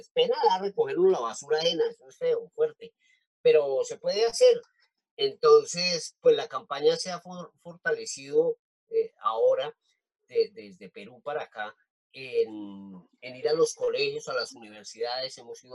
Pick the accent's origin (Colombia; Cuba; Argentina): Colombia; incluso nosotros como colombianos, que no es que se diga que sea un modelo de cuidado ambiental, pues eso nos parece muy chocante porque en Colombia no se ve eso